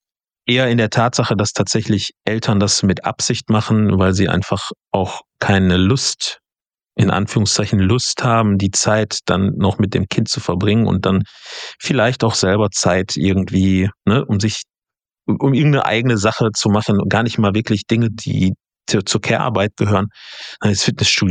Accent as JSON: {"language": "German", "region": "West Germany", "country": "Germany", "said": "Ja gut, ich komme aus dem Westen."}